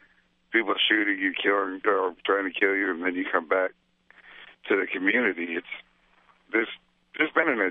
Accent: Warren, New Hampshire, United States; I'm from Warren, New Hampshire.

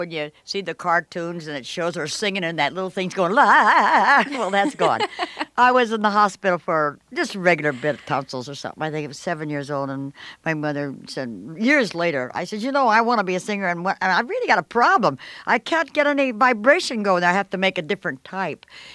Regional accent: Chicago, Illinois, United States; I'm from Chicago. I went to colored schools.

